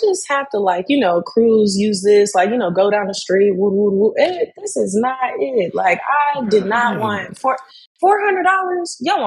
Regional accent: Columbus, United States; also born or lived in Memphis, Tennessee; I was born in Memphis with love and affection, but my parents split up prior to me being born. So my mom ended up being a single mom inside of Memphis until like I was about 4. I ended up moving to Columbus

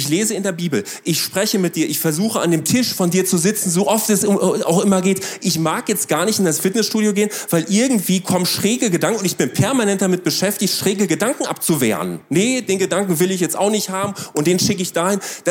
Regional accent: North Rhine-Westphalia, Germany; da war es bei uns im Ruhrgebiet so eine richtige Pumperbude.

